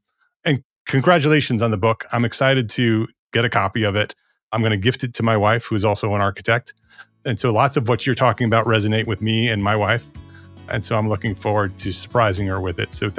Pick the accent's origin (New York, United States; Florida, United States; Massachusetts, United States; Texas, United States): New York, United States; Which I have learned since I've moved down here because I'm from New York. So it's a big shift for me.